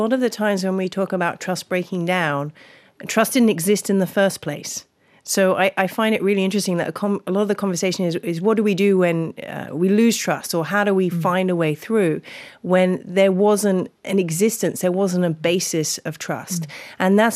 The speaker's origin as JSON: {"language": "English", "region": "London", "country": "United Kingdom", "also_born_or_lived": "United States", "said": "I came from London. I now live here."}